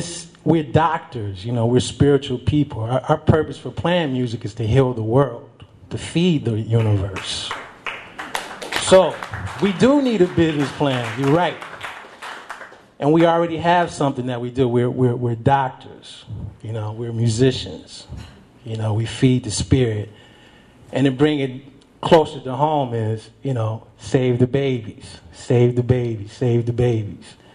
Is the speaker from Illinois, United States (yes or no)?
no; Detroit, Michigan, United States; I'm from Detroit, Michigan, and I'm living proof that music can save your life.